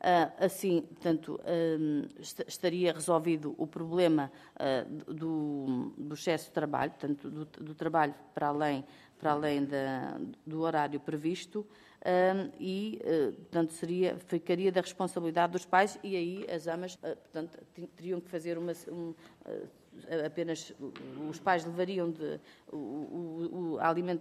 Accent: Leiria, Portugal; eu sou do Distrito de Leiria, portanto tenho conhecimento direto do que é o trabalho das amas no terreno

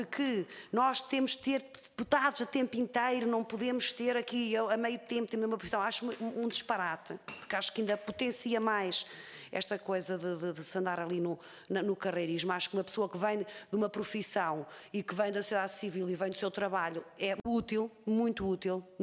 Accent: Águeda, Aveiro, Portugal; Eu sou de Águeda, sou eleita por Aveiro.

